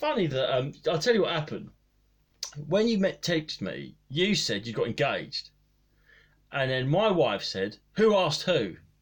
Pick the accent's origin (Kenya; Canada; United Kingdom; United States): United Kingdom; East of England; Well, fucking hell, I'm from Norfolk.